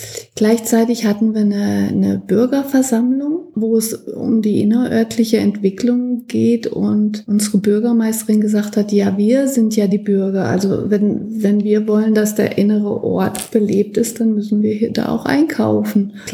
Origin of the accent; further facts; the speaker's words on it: Germany; in meiner Kindheit, ich bin in der Rhön aufgewachsen